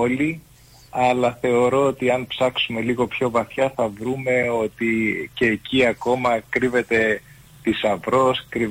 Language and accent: Greek; Aigaleo, Attica, Greece; η καταγωγή μου είναι από τη Μακεδονία, ποντιακή καταγωγή. Γεννήθηκα όμως και μεγάλωσα στην Αθήνα, στο Εγάλεο είναι το πατρικό μου.